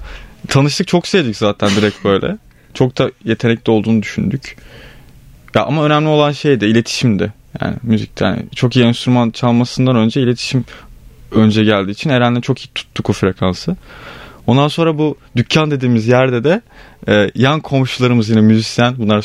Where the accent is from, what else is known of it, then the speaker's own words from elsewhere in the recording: Istanbul, Turkey; now in Antalya, Turkey; Ben İstanbulluyum.